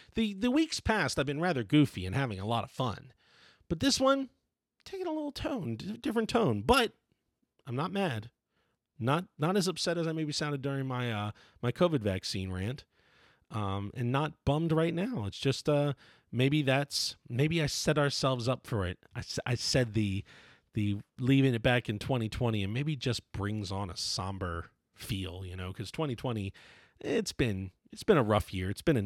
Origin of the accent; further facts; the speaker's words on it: Maryland, United States; He's in my hometown. Well, he's back near Baltimore. So when I go home, we're supposed to hang out and have a beer.